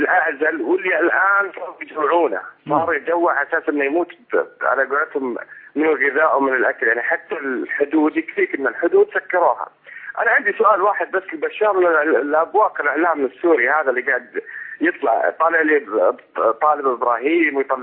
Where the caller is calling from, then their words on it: Saudi Arabia; طال عمرك، اتحدث من السعوديه، من المملكه العربيه السعوديه.